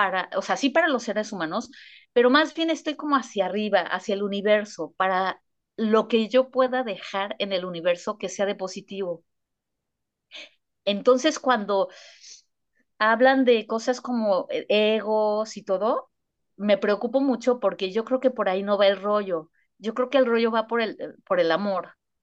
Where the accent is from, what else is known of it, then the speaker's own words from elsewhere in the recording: Mexico; moved away as an adult; now in Spain; pero luego ya me salí de México a hacer el doctorado